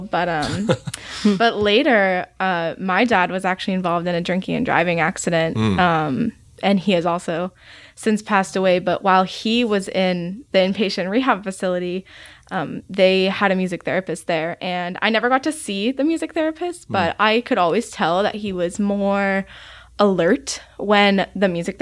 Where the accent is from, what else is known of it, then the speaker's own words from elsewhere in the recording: Pittsburgh, Pennsylvania, United States; No, I'm from Pittsburgh.